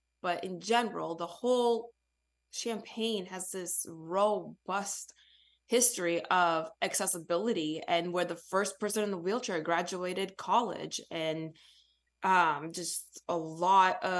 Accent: Ukraine; And I grew up in orphanages in Ukraine for the first 7.5 years of my life.

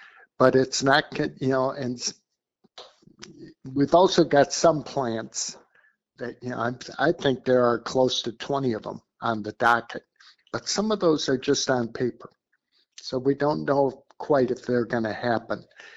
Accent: Minnesota, United States; I'll speak for my home state of Minnesota.

